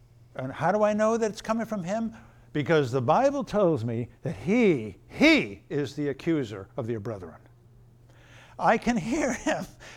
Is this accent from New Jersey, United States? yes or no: yes; New Jersey, United States; My problem being born and raised in New Jersey is that it looks worse than it actually is.